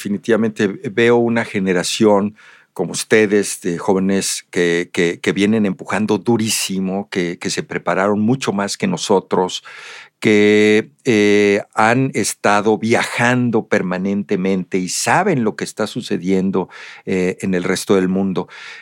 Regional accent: Mexico; Como muchos mexicanos y muchas empresas, creímos en México.

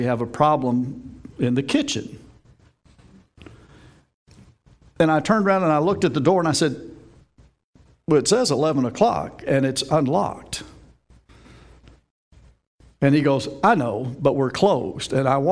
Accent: Kentucky, United States; And I'm from Kentucky, so you all know what I think about your all's Indiana's educational system.

